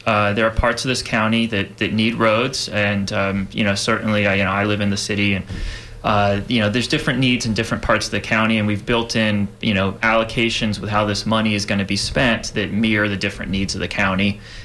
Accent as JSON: {"language": "English", "town": "Tampa", "region": "Florida", "country": "United States", "tie": "born or raised there", "said": "I grew up here. I grew up in the Carrollwood area."}